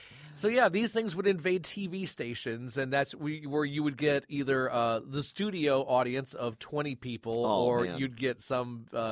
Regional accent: Flint, Michigan, United States; So for me, growing up in Flint, the Detroit territory was kind of stagnant thanks to the Sheik

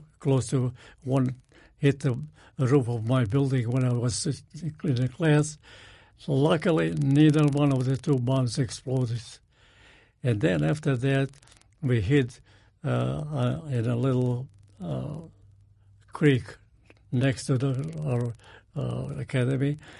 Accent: Ličko Petrovo Selo, Lika-Senj County, Croatia; And a part of the country that I come from is called Lika, which is Croatia now. And I was born in a village called Ličko Petrovo Selo, which is only 30 miles away where our famous world scientist Nikola Tesla was born.

